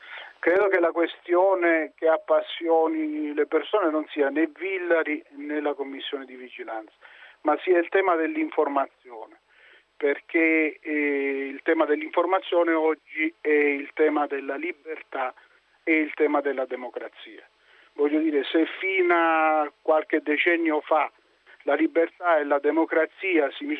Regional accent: Sicily, Italy; io sono siciliano e sono italiano

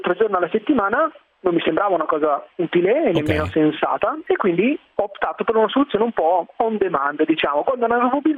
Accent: Bergamo, Lombardy, Italy; now in Milan, Italy; io sono di Bergamo, mi sono trasferito in una grande città come Milano

